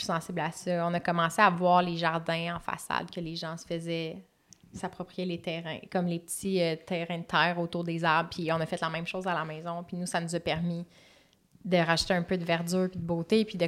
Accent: Laval, Quebec, Canada; Puis, tu sais, nous, on a grandi en banlieue. On est des Lavallois de naissance.

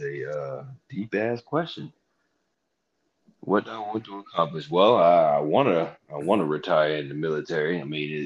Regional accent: Baltimore, Maryland, United States; I grew up in Baltimore, so.

